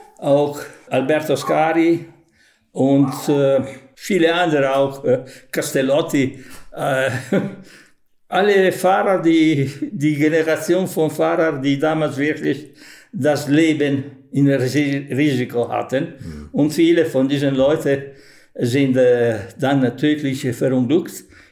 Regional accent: Modena, Emilia-Romagna, Italy; born there; German is a second language; ich bin in Modena geboren, 20 Kilometer von hier. Am 3. Oktober 1942.

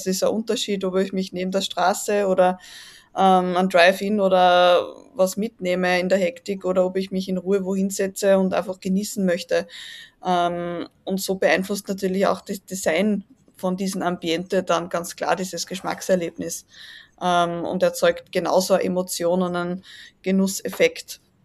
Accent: Austria; ich komme aus Österreich, wie man sicherlich auch am Dialekt hört.

